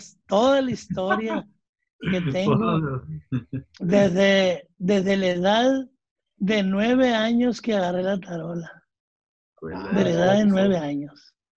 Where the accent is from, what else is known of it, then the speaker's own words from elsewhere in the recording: Mocorito, Sinaloa, Mexico; porque nosotros somos del Progreso Mocorito, Sinaloa. Cerca de Mocorito.